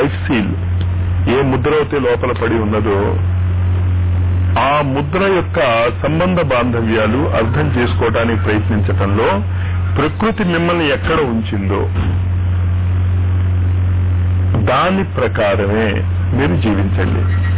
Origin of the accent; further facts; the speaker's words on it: Varanasi, Uttar Pradesh, India; నేను ఆంధ్రాని, ప్రకృతి నిర్ణయించింది కదా. నేను పుట్టిన దగ్గర నుంచి నా 24 ఏళ్ల వరకు కాశీలోనే ఉన్నా. చాలా మందికి కాశీలో నేను అసలు తెలుగు వాళ్ళని తెలియదు.